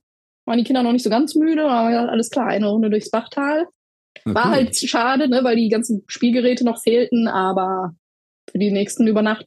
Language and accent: German; Hahn, Hesse, Germany; now in Langenfeld, Germany; Geboren, nicht geboren, aber aufgewachsen in Hahn und dann aber umgezogen nach Langenfeld.